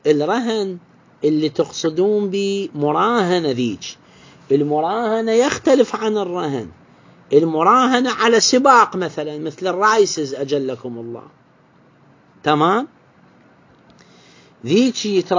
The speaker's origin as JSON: {"language": "Arabic", "country": "Iraq", "said": "عندنا بالعراق"}